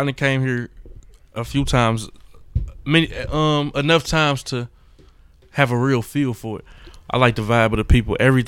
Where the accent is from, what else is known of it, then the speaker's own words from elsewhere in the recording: Detroit, Michigan, United States; I'm from the west side of Detroit, Joy Road area.